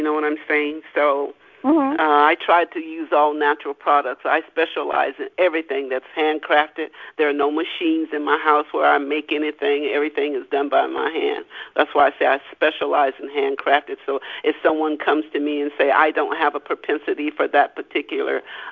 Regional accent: Kansas, United States; also born or lived in Louisiana / New Mexico / California; now in Arizona, United States; I am a transplant of Arizona, but I was born in Louisiana, raised in Kansas, transplanted to New Mexico, then to California, then transplanted again back here in Arizona in 2013.

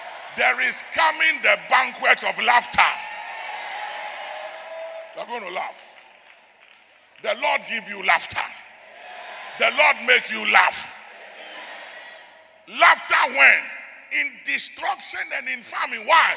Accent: Ghana; It's because I'm a Ghanaian.

